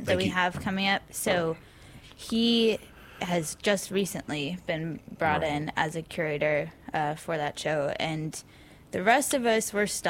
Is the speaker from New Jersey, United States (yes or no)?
no; South Carolina, United States; I am not. I'm from South Carolina, but I teach as an adjunct here at UK School of Visual Arts.